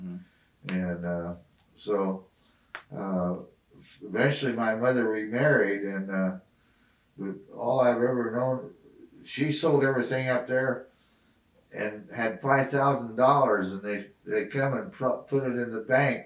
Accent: Colorado, United States; born there; I was born in Colorado

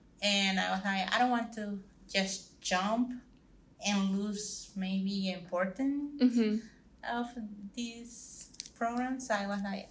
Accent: El Salvador; I'm from El Salvador. San Salvador is the capital.

